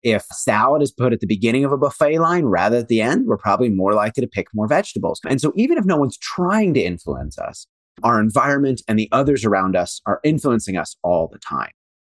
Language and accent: English; Washington, D.C. area, United States; I grew up in Washington, D.C., or I should say right outside of Washington, D.C. Was born in Washington, D.C., but grew up right side of Washington, D.C.